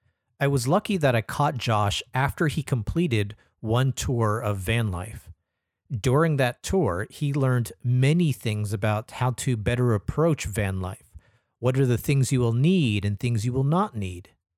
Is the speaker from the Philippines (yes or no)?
yes; Philippines; accent: Filipino; And for those of you who may question my fobby accent on that word, I assure you the pronunciation is correct. In the Philippines, the word bundok is also a colloquialism referring to rural inland areas which are mountainous and difficult to access.